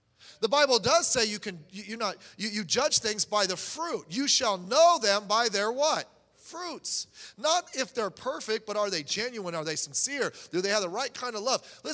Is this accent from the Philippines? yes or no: yes; Philippines; I'm a Filipino.